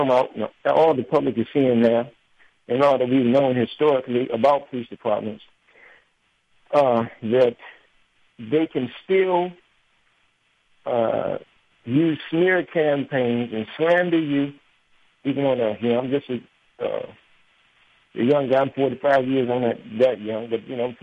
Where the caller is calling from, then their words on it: Washington, District of Columbia, United States; Hello. Hello. I'm from Washington, D.C.